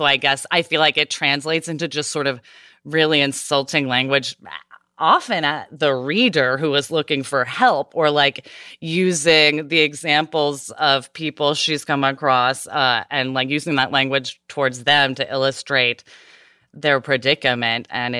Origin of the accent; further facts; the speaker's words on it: the South, United States; I'm from the South, though, where the idea that women should be married and ideally at a very young age is deeply ingrained.